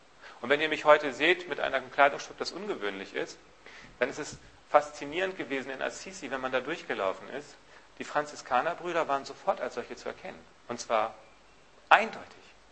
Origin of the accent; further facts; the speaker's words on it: Germany; Und als echte Deutsche haben wir uns dran gehalten